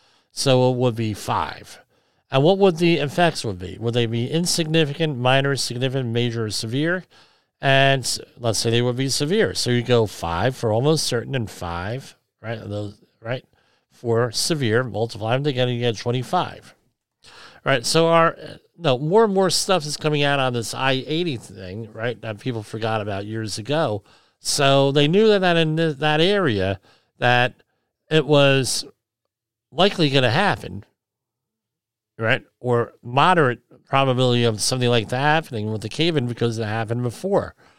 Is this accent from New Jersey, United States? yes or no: yes; New Jersey, United States; I'm from New Jersey. This is the kind of shit that happens all the time.